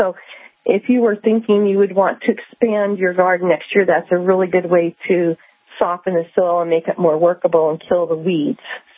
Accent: Oregon, United States; and I grew up in Oregon. Nobody ever mulches anything, okay?

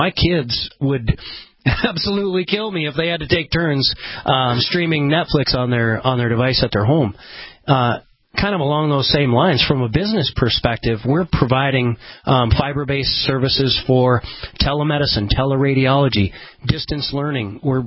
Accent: Hettinger, North Dakota, United States; and I'm originally from Hettinger, so that's always my example

